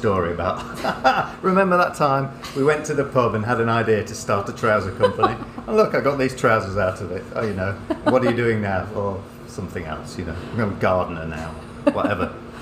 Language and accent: English; Yorkshire and the Humber, United Kingdom; You know, we're from Yorkshire, so